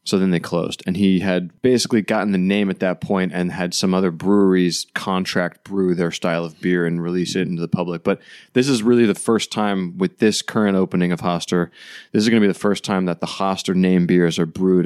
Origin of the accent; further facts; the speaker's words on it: Philadelphia, Pennsylvania, United States; I grew up in Philadelphia or in the suburbs of Philadelphia.